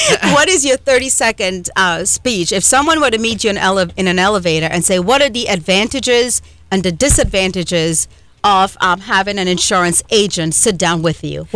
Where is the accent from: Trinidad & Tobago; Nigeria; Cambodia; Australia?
Trinidad & Tobago; now in United States; because I'm from Trinidad and Tobago. They've got universal health care there, but, I mean, it's different, right?